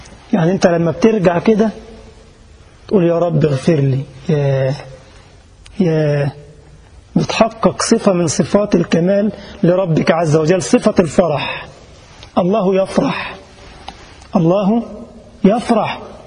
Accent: Egypt; والدلاع ده البطيخ عندنا في مصر، الجزائريين بيقول لك الدلاع

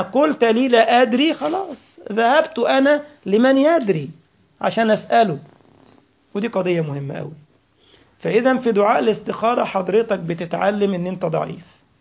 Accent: Egypt; يعني مثلا أضرب مثال على بلدنا مصر

